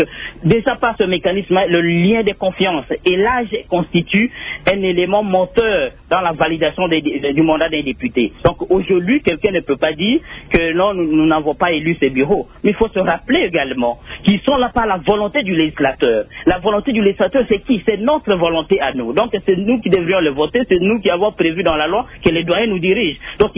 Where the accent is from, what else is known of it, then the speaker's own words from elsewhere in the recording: Kinshasa, DR Congo; alors que chez moi, à Katakom, il n'y a aucune route à Kinshasa